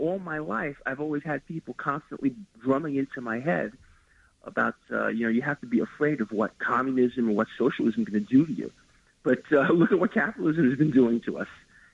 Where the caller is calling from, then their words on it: Queens, New York, United States; and I'm calling from Jamaica, Queens.